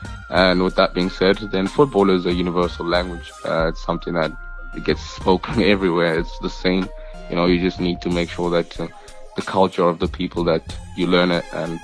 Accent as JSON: {"language": "English", "country": "South Africa", "tie": "born or raised there", "said": "a young player from South Africa that was born and bred in South Africa"}